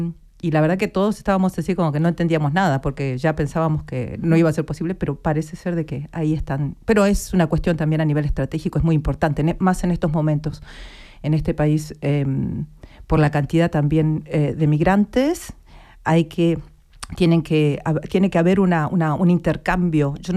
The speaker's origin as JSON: {"language": "Spanish", "country": "Argentina", "tie": "born or raised there", "also_born_or_lived": "Chile / Germany", "moved": "as an adult", "said": "Yo nací en Chile y me fui de bebé a Argentina, me socialicé en Argentina y de ahí me vine con 20 años a Europa, a Alemania, y luego estuve por un par de lugares en el mundo"}